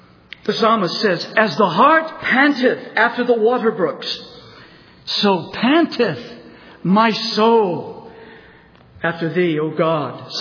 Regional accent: the South, United States; I grew up in the South along the Gulf Coast, many, many times worked out in the heat of the day doing various projects.

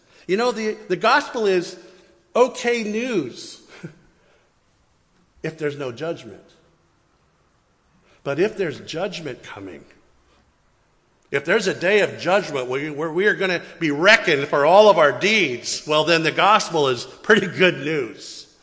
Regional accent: United States; growing up in America, I will tell you, even me in my youth

